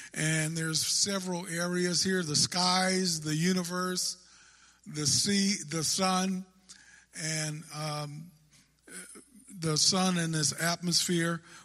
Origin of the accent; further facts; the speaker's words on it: California, United States; I'm from Northern California, and we have some of the beautiful qualities of creation, but we don't have the snow